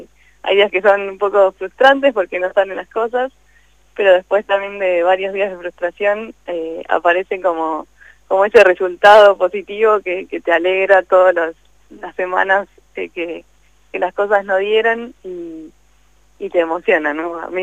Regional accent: General Pico, La Pampa, Argentina; moved away as an adult; also born or lived in United States; now in Buenos Aires, Argentina; yo estoy acá en Capital Federal, en Buenos Aires. Soy, como decían, de La Pampa, nací en General Pico y me vine a estudiar a los 18 para acá, para Buenos Aires. Y bueno, ya me quedé acá hasta que me fui a Estados Unidos y ahora volví.

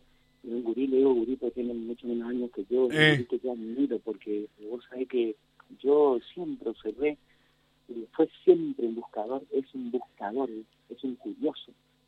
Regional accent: Corrientes, Argentina; Cuando saben que sos correntino, están esperando que digas alguna guarangada.

